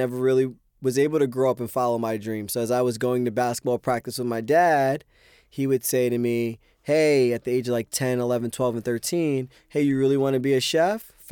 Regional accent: Pennsylvania, United States; I'm from Pennsylvania, the Northeast, Poconos.

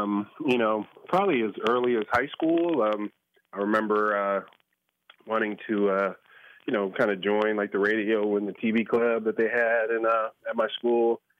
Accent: Chicago, Illinois, United States; football growing up in Chicago was kind of that for me.

